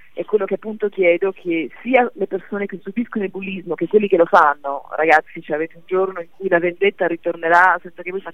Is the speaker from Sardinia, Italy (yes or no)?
yes; Sardinia, Italy; Beh, sono sarda, per cui è estremamente importante, anche l'occhio, il malocchio e tutte queste cose qua sono impregnata nella mia cultura